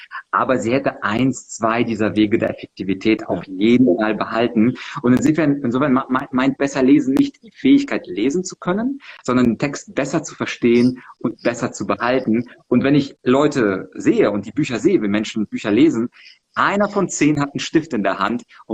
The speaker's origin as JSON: {"language": "German", "town": "Munich", "region": "Bavaria", "country": "Germany", "said": "ich bin ja aus München im Englischen Garten, ich wälze ein Buch"}